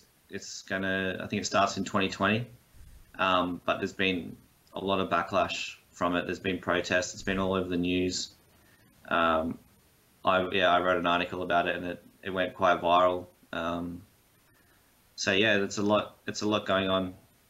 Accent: Wollongong, New South Wales, Australia; It's still a great city. I'm proud to say I'm from Wollongong for sure.

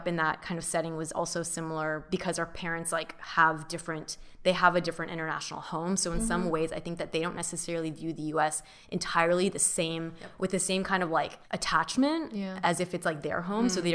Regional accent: Orange County, California, United States; And I grew up in Orange County.

